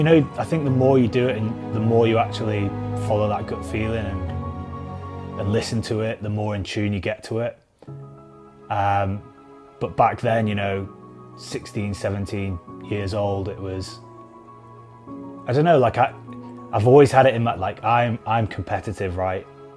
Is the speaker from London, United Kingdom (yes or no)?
no; Preston, North West England, United Kingdom; I am ex-Special Forces, ex-SAS, and I come from Preston.